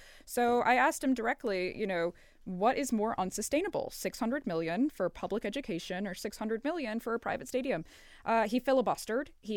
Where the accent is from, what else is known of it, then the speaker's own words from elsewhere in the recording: Cleveland, Ohio, United States; And I'm from Cleveland. Like, I grew up. Like, the Browns are my hometown, like, stadium.